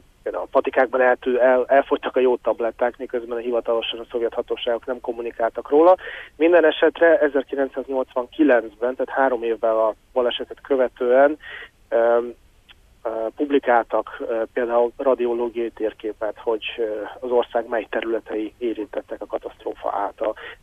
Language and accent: Hungarian; Belarus; now in Hungary; én Belarusban nőttem fel, mi 1995-ben költöztünk Magyarországra